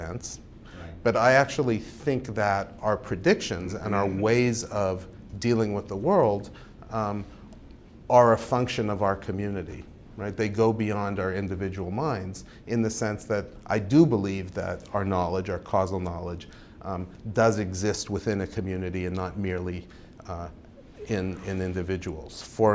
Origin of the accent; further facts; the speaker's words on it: Canada; I'm Canadian.